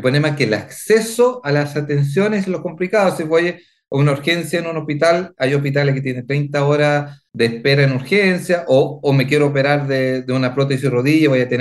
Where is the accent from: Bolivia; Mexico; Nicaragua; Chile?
Chile; como chileno